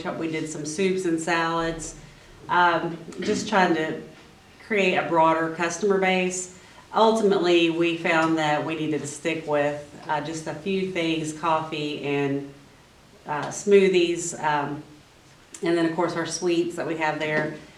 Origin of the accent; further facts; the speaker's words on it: Breckinridge County, Kentucky, United States; also born or lived in Louisville; Well, I'm from Breckenridge County. I moved away for several years. I lived in Louisville for about 15 years.